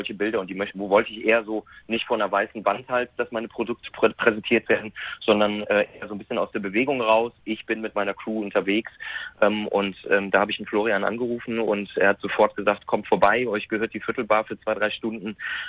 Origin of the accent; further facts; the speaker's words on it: Wuppertal, North Rhine-Westphalia, Germany; now in Kronberg, Germany; ich bin jetzt gerade nach Kronberg gefunden und wohne direkt in der Nähe von meinen Eltern, 500 Meter Luftlinie. Und ich bin in Wuppertal aufgewachsen